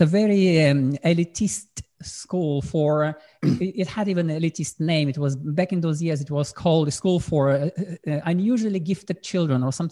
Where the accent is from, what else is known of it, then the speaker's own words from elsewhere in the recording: Nalchik, Kabardino-Balkaria, Russia; English is a second language; moved away; also born or lived in St. Petersburg; And that's where, and my former master from my hometown, Nalchik in Caucasus, he encouraged me … you are now in St. Petersburg